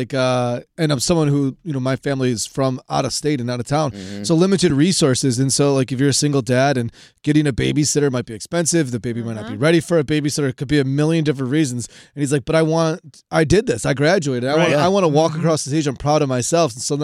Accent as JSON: {"language": "English", "town": "Chicago", "region": "Illinois", "country": "United States", "tie": "born or raised there", "said": "I grew up in Chicago."}